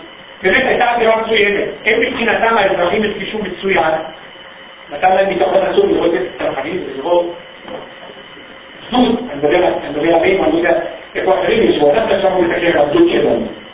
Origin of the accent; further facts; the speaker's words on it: Tel Aviv, Tel Aviv District, Israel; בכלל כתל אביבי, וצפון תל אביבי